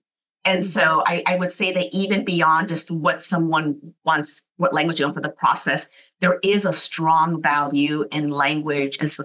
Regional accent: United States; first language English; And so we were born here, we grew up here, we're native English speakers.

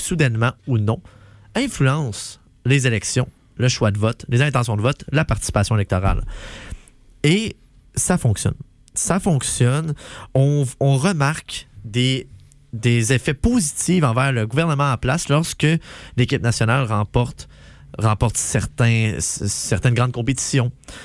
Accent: Quebec, Canada; je suis québécois

